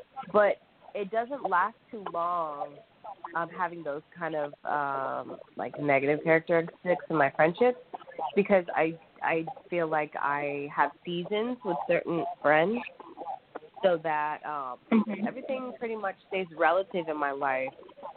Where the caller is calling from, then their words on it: Corona, California, United States; I'm calling from Corona, California, in Riverside County.